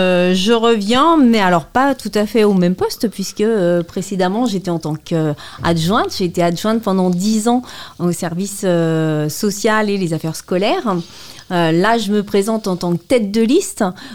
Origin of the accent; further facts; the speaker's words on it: Île-de-France, France; Moi, je suis originaire de Recueil et je voulais des gens qui y étaient depuis longtemps.